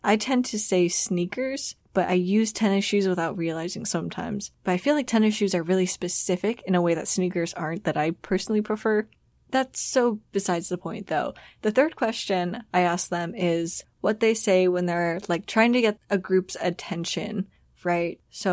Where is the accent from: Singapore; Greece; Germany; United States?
United States; Midwest; now in Chicago, United States; It's that I grew up in the Midwest and visited Chicago a lot as a kid, and now I live here.